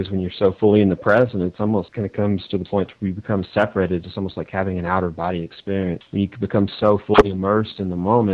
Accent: Pasadena, Texas, United States; You know, I grew up in and around Pasadena, Texas, which is where that movie, The Urban Cowboy, was filmed.

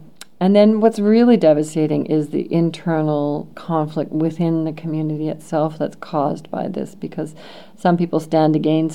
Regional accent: Canada; And as a Canadian, the first thing I've ever had to do whenever I'm in a community

